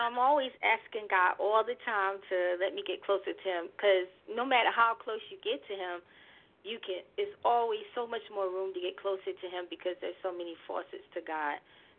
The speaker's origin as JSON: {"language": "English", "town": "Montclair", "region": "New Jersey", "country": "United States", "tie": "born or raised there", "said": "I'm a native New Jersey girl. I'm from Mount Clair, New Jersey, but I was born in Brick City, which is Newark, New Jersey."}